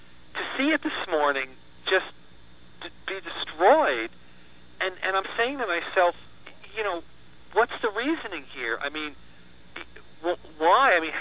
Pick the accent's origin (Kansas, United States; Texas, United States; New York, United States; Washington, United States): New York, United States; Well, being a New Yorker and being someone who has been to the World Trade Center numerous times